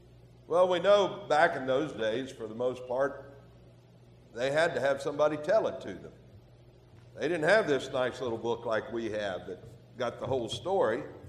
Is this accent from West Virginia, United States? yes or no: yes; Parkersburg, West Virginia, United States; I'm a mountaineer. I'm from Parkersburg originally, my wife and I both.